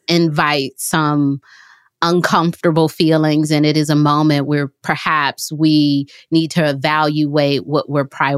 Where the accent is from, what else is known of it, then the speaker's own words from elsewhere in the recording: Detroit, Michigan, United States; I remember I was in high school. I'm from Detroit